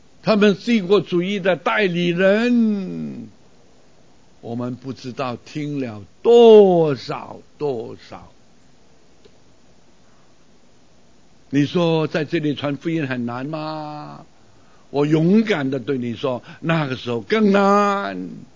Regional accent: Hong Kong; moved away as an adult; now in Singapore; 就坐船离开香港，离开我长大的地方，到新加坡传道。

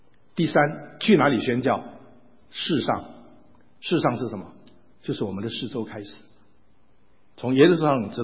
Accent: China; 这个虚心不只是我们中国人讲到谦虚的意思

